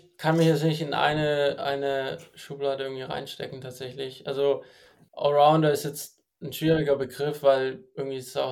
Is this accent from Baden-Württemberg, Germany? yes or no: yes; Baden-Württemberg, Germany; ich komme ja irgendwie aus dem Nordschwarzwald, also Raum Stuttgart.